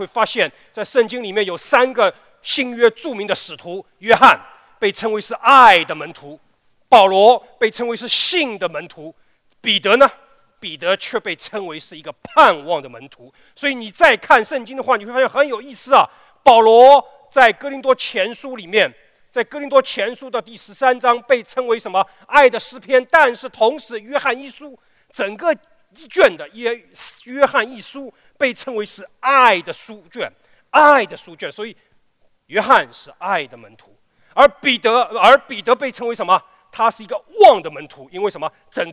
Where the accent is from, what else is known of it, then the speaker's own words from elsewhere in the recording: China; 我们中国人的习惯是亲爱的谁谁谁